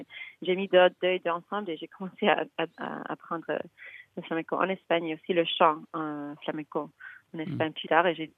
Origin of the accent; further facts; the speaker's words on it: Toronto, Ontario, Canada; also born or lived in Montreal; J'ai toujours été avec elle chez nous, à Toronto au moins, et à Montréal, depuis que je suis née.